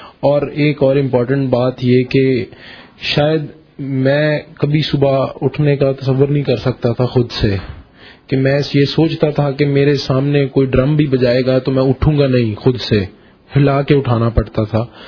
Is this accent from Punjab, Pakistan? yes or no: yes; Bahawalnagar, Punjab, Pakistan; میں بہاول نگر سے ہوں.